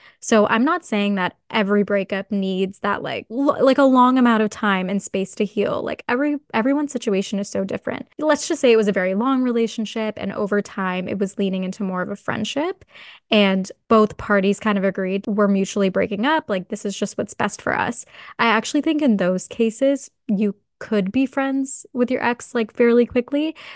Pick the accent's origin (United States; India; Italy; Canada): Canada; Toronto, Ontario; because I'm from Toronto.